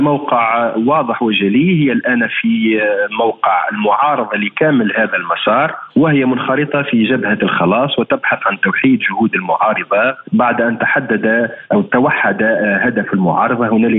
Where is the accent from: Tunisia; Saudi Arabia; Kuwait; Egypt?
Tunisia; لأن بلدنا تونس في مرحلة انتقال ديمقراطي